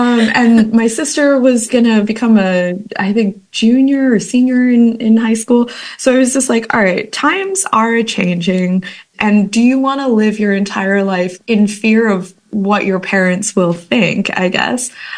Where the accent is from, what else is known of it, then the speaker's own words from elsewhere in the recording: Kansas, United States; also born or lived in New Jersey; I grew up in Kansas, so there was definitely 5 years of repression through being in the buckle of the Bible Belt